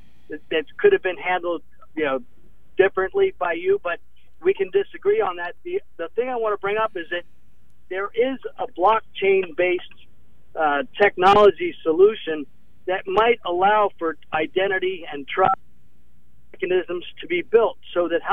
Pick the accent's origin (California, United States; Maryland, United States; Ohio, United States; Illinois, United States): Maryland, United States; Baltimore; about our home city. I'm also from Baltimore.